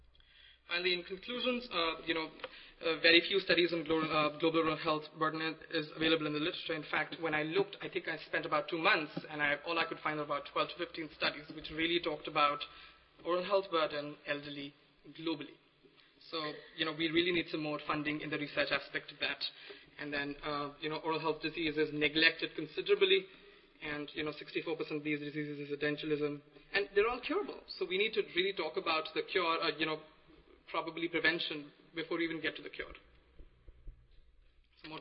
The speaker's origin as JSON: {"language": "English", "country": "India", "tie": "born or raised there", "said": "I remember growing up in India, you know, my grandmother did not know much about, you know, oral health and all that."}